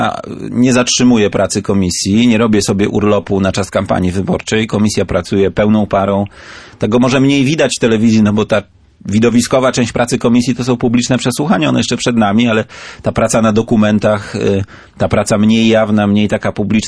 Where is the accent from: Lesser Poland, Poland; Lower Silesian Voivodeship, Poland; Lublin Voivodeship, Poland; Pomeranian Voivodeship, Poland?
Pomeranian Voivodeship, Poland; Gdynia; Gdynia to moje miasto, jestem gdynianinem.